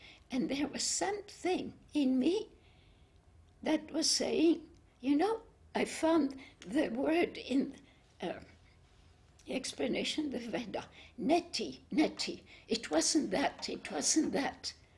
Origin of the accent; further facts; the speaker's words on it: Cambodia; also born or lived in Vietnam; during the war, my father was in the French civil service, and I was raised in Cambodia and Vietnam.